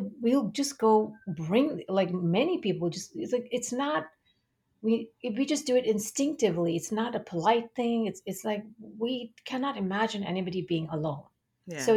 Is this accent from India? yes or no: yes; India; And growing up in India also, we're very innocent and naive.